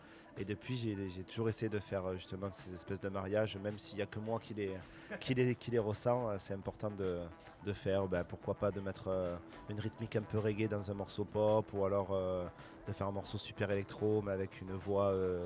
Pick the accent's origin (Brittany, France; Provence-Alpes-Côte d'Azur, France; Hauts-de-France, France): Provence-Alpes-Côte d'Azur, France; Marseille; je viens de Marseille